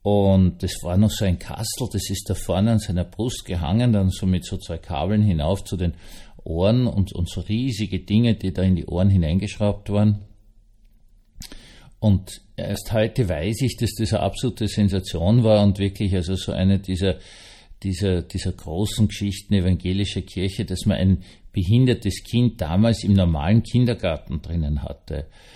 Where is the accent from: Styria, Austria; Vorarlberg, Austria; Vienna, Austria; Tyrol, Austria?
Vienna, Austria; Also ich bin in Schloss Schönbrunn aufgewachsen und im Schlossgarten Schönbrunn de facto aufgewachsen.